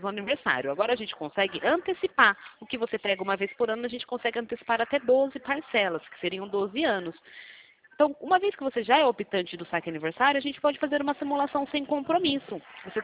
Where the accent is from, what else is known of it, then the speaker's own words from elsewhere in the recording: Rio Claro, São Paulo, Brazil; eu sou da cidade de Rio Claro, interior de São Paulo, tá?